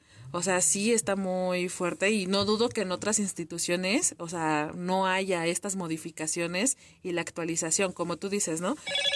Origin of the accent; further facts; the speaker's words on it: State of Mexico, Mexico; nosotros somos del Estado de México y realmente no hay clínicas o que yo conozca, ¿no?